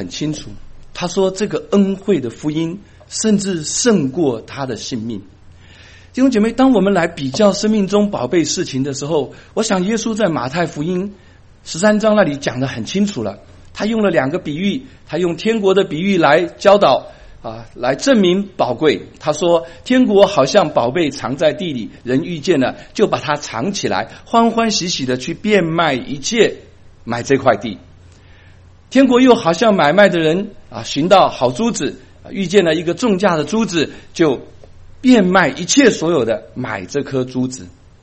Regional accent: Taiwan; born there; 我是在台湾出生的纯种四川人。这个好笑吗？ OK anyway 我爸爸妈妈在1949年跟着国民党空军撤退到台湾

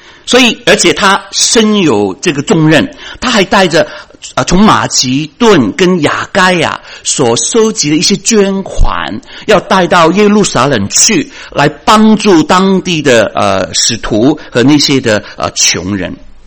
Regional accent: China; 我们连欠人家人情，我们中国人都不好受，对吗？

